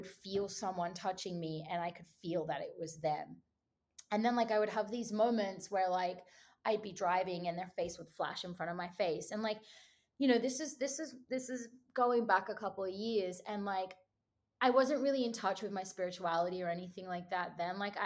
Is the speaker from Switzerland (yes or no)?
no; Australia; now in Los Angeles, United States; I'm Australian. I started music probably like 10 years ago, and I moved to LA probably 6 years ago.